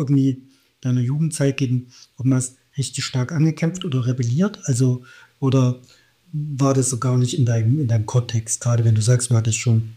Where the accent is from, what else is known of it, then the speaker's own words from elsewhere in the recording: Leipzig, Saxony, Germany; aber ich bin halt auch in Leipzig aufgewachsen